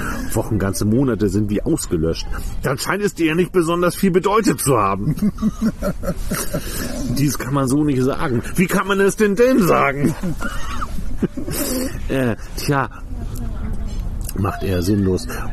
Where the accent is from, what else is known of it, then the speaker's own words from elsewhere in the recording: France; German is a second language; Ich bin Franzose. Ich habe mir meinen Akzent abtrainiert.